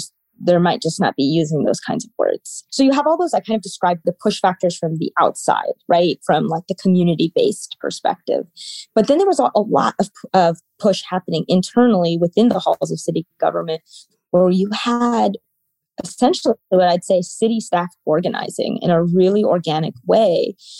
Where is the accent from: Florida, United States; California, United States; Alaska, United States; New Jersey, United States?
California, United States; Sonoma; also born or lived in India; So I was born in India and immigrated to Sonoma, California, of all places, with my family as a young person. So I identify as first generation Malayali American with deep roots in South India, in Kerala.